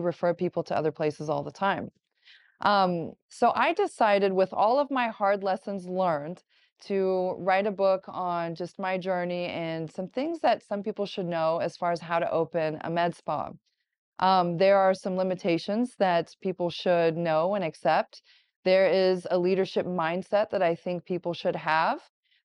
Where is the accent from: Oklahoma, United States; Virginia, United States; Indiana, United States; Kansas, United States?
Oklahoma, United States; also born or lived in Iran; I was actually raised in Oklahoma. So I was born in Iran, raised in Oklahoma, and I'm a Baylor University graduate.